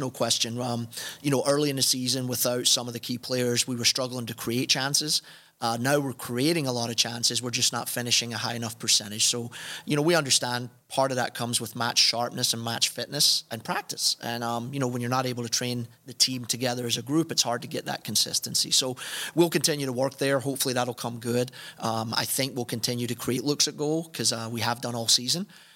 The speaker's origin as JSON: {"language": "English", "region": "Scotland", "country": "United Kingdom", "tie": "born or raised there", "said": "growing up in Scotland and just being a huge fan of British, English, Scottish soccer, it really hits close to home."}